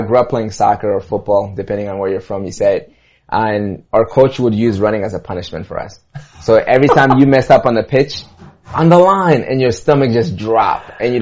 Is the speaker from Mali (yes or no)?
yes; Mali; Born and raised in West Africa, Mali.